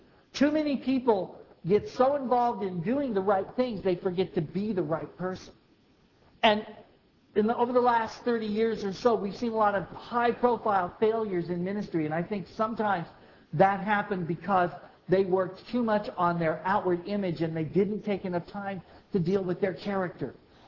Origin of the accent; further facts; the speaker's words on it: Indiana, United States; When we were growing up in Indiana, we were close to a family called the Bruces.